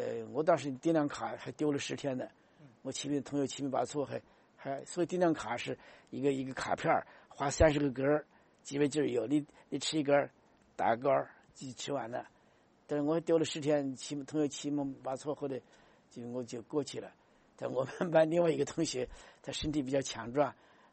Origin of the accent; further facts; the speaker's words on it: China; 我们中国人吃，吃了点窝头有一点绿颜色